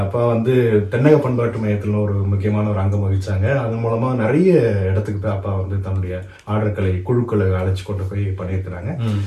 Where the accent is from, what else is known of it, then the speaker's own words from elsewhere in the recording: Chennai, Tamil Nadu, India; அப்பா வந்து எங்க தாத்தா ஊர்னு பார்த்தா சிவகங்கை பாகனேரி. அப்பா பிறந்த வளர்ந்ததெல்லாம் சென்னை தான், நானும் சென்னை தான். ஆனா எங்க வேறு எல்லாமே வந்து பாத்தீங்கன்னா மதுரை, ராமநாதபுரம் அந்த பக்கம் தான். குலதெய்வம் கூட மானமதுரையில தான் இருக்குது.